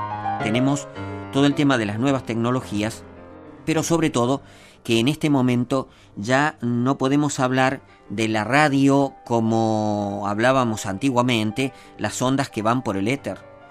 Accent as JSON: {"language": "Spanish", "country": "Argentina", "said": "yo soy argentino"}